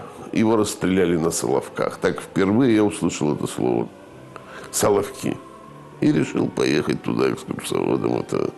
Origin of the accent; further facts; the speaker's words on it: Moscow, Russia; Вот я из Москвы выехал в Россию и никогда не жалел об этом.